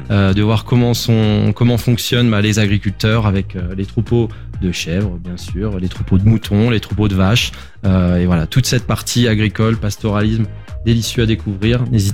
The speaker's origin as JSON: {"language": "French", "region": "Normandy", "country": "France", "tie": "born there", "moved": "as an adult", "lives_now": "La Rosière, France", "said": "Exactement, ouais, je suis né en Normandie et puis je suis venu là quand j'avais 20 ans et je suis jamais reparti."}